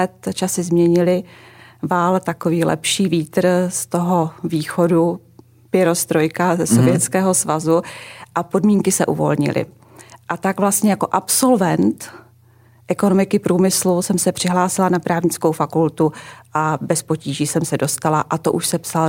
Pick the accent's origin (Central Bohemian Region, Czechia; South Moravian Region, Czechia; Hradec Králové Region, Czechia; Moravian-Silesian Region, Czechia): Moravian-Silesian Region, Czechia; Ostrava; 500 metrů od válcovny Trub